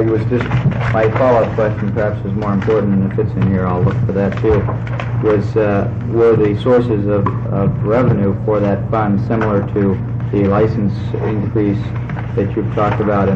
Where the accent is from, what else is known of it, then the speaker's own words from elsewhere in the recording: Portland, Oregon, United States; Since I'm from the Portland area